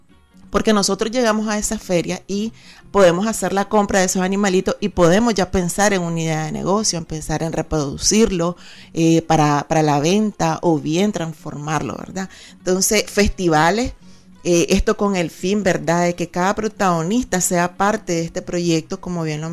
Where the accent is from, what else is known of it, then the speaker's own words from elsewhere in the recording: Nicaragua; nosotros como nicaragüenses tenemos esa capacidad. Los nicaragüenses nos caracterizamos por ser hombres y mujeres trabajadoras